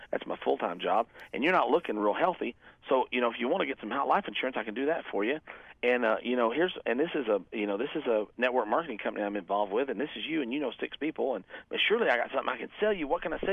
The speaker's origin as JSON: {"language": "English", "region": "Kentucky", "country": "United States", "said": "I kind of, I'm from Kentucky, so like I said, so everybody's got a story, you know, so I get this country boy wisdom."}